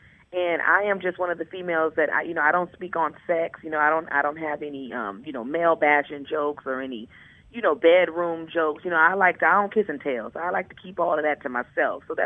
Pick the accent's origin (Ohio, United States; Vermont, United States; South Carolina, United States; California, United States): California, United States; also born or lived in Georgia; I'm from L.A. Well, I'm originally, I got a long story, I guess. Well, I'm going to cut it short. I'm originally from Georgia, moved to California since I was a little girl, about 5 years old, grew up in California.